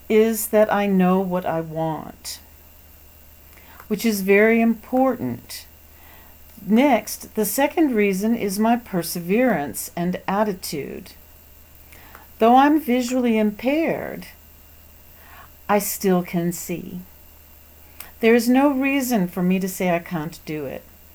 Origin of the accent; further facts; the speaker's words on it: Taiwan; from Taiwan.